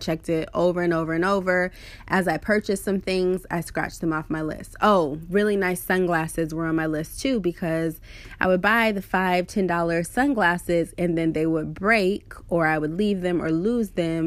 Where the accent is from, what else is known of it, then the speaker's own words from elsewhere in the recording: Waynesville, Missouri, United States; Branson is about 2 hours from Waynesville, where I currently live, my hometown.